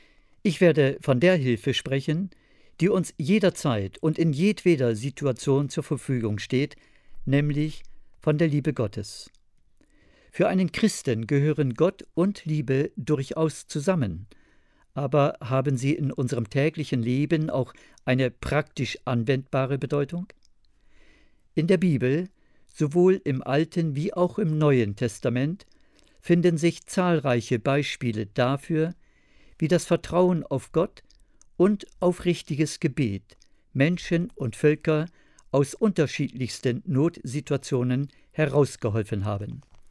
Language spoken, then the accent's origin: German; Northern Germany, Germany; Als Norddeutsche vergleichen wir schwierige Lebensphasen gern mit der stürmischen See